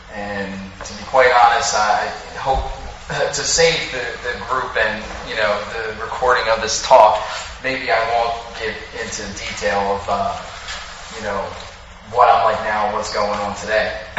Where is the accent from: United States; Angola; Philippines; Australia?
United States; Philadelphia, Pennsylvania; I'm from Philadelphia, South Philly. Most of the time, it was me and my mom and my sister. We grew up pretty poor.